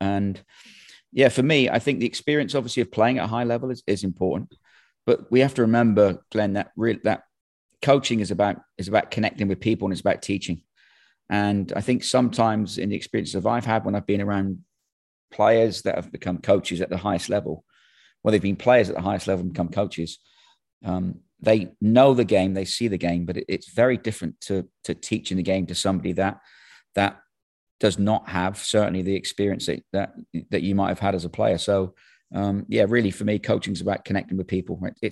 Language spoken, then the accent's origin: English; Plymouth, South West England, United Kingdom; Well, yeah, I grew up in Plymouth, England.